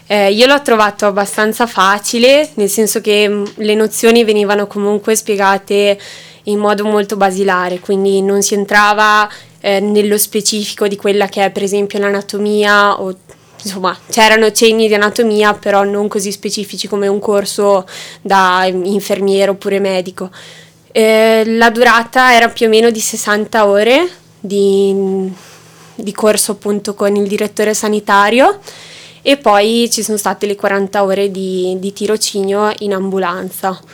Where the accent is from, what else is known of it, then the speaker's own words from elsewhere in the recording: Volpago del Montello, Veneto, Italy; now in Falcade, Italy; Vengo da Volpago del Montello